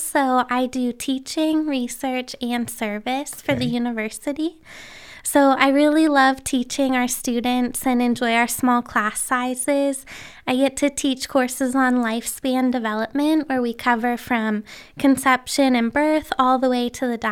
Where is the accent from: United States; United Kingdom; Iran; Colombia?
United States; Pennsylvania; I grew up in Western Pennsylvania, so I'm local to the area and have a lot of family around the region.